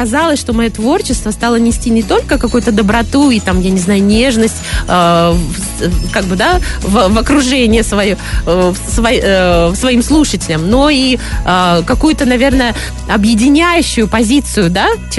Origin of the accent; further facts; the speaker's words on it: Vitebsk, Vitebsk Region, Belarus; born there; По сути, я родилась в Беларуси, в городе Витебске.